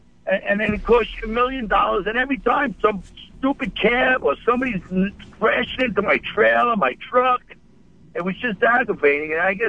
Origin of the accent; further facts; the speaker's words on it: Valley Stream, New York, United States; I grew up in Valley Stream, went to Central High School, Motor Mechanics, Mr. Trotter.